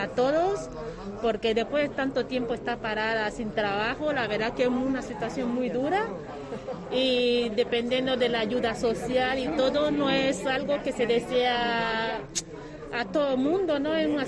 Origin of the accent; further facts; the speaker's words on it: Côte d’Ivoire; now in Spain; Soy africana, soy de Costa de Marfil, aunque ahora soy de nacionalidad española y llevo 20 años aquí en España.